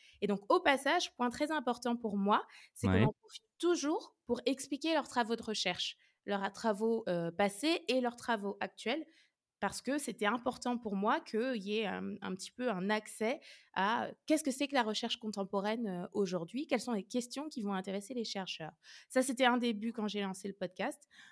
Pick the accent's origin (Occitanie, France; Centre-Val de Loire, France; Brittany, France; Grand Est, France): Centre-Val de Loire, France; Orléans; Moi, je suis originaire d'Orléans.